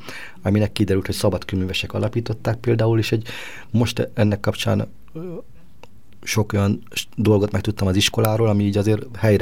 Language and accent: Hungarian; Tarcal, Borsod-Abaúj-Zemplén, Hungary; mi egyébként borsodiak vagyunk, Tarcáról származom